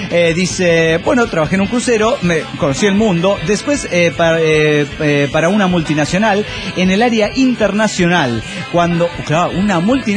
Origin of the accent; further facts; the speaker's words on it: Puebla, Mexico; de Puebla, México.